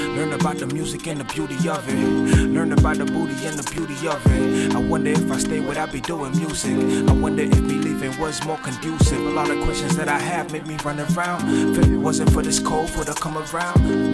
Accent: Midrand, Gauteng, South Africa; also born or lived in Democratic Republic of the Congo / Lusaka, Zambia; Never visited Rwanda where my dad from. But I knew that one day I would land here. Grew up in Midrand, Johannesburg. Learned how to rap in Johannesburg.

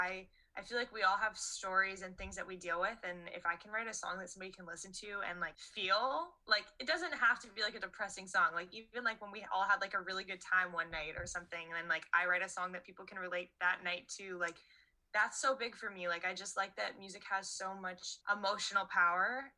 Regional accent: Canada; Like, I'm a Canadian artist, maybe I can do it too.

